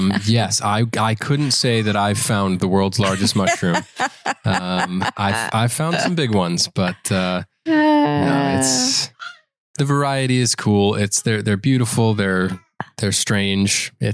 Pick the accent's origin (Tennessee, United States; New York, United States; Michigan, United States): Michigan, United States; But it's something that I grew up doing in Northern Michigan where I grew up.